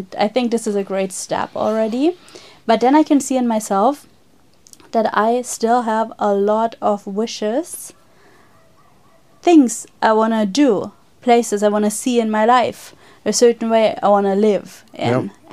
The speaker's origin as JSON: {"language": "English", "country": "Germany", "second_language": "English", "said": "especially, like, I'm from Germany, maybe it's a German thing"}